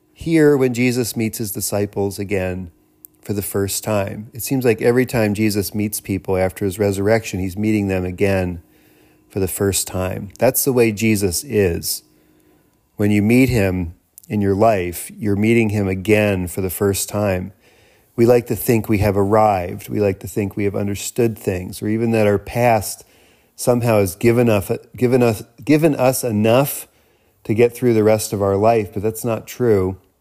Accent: United States; Now, I am an American, so broiling means something very specific to me.

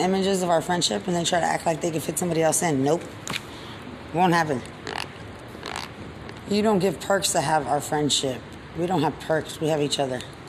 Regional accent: Lubbock, Texas, United States; And I'm not from here. I'm from Lubbock. I grew up with all black people.

